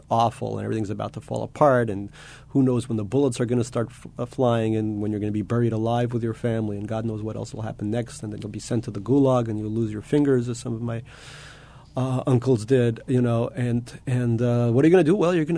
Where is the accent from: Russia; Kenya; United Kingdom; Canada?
Russia; born or raised there; now in United States